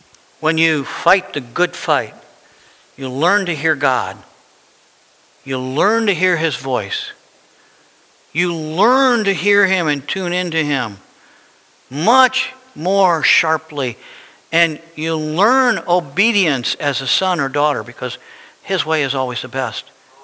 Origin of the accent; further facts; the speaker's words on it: Colorado, United States; And when we came from Colorado, man, I didn't want to do any of this.